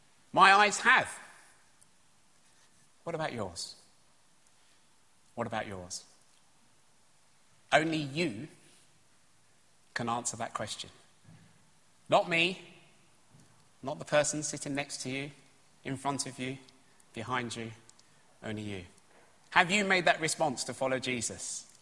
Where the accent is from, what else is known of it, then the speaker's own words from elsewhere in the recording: London, United Kingdom; Here's a little bit of my story. I grew up in East London.